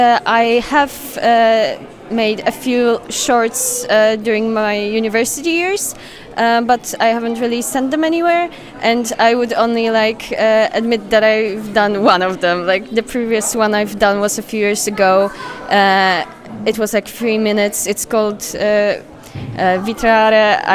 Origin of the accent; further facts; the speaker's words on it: Poland; English is a second language; I'm from Poland, and I'm an animator